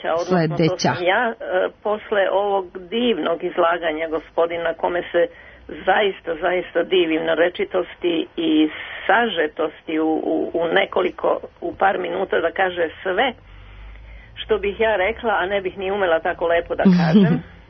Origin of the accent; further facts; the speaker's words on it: Belgrade, Serbia; moji su rođeni, ja sam odrasla u Beogradu. Sećam se Beograda, onog divnog 50. i 60. godina.